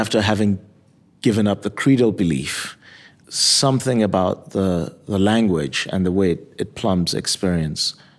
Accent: Nigeria; also born or lived in Michigan, United States; So when I was born in Michigan, I was baptized there. I was in Nigeria for 17 years, and in the interim, I got even more religious than what my upbringing was.

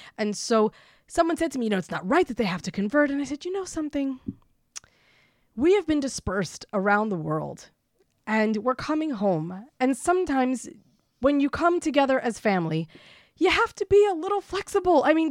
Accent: Lakewood, New Jersey, United States; I promise you, I grew up in Lakewood, New Jersey, even though your Lakewood is very different than my Lakewood.

